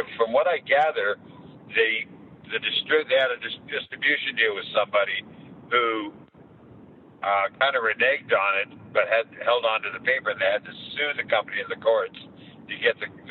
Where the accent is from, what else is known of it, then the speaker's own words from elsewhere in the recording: Canada; now in United States; And I'm a Canadian. I can't help it. I've been under a green card since 1979.